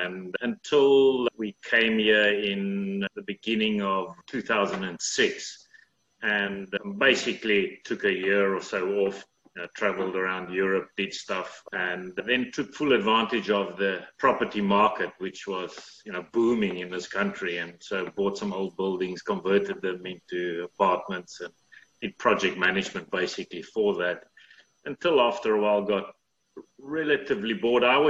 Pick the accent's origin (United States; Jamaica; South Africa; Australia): South Africa; Cape Town, Western Cape; now in London, United Kingdom; you can tell from my accent, I'm not from London. I grew up in Cape Town, South Africa